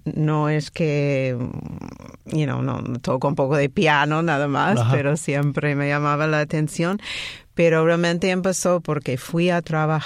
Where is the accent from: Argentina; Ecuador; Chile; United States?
United States; New York; also born or lived in Miami; now in Barcelona, Spain; yo vivía 10 años en Miami. Yo digo, soy de Nueva York, porque verás que no tengo acento español, veo como pero vivo en Barcelona ahora.